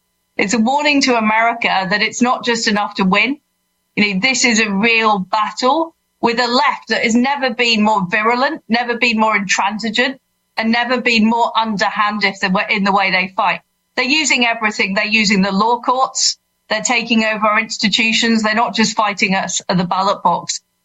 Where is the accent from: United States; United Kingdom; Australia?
United Kingdom; Oxford, South East England; born there; And I was born in Oxford, England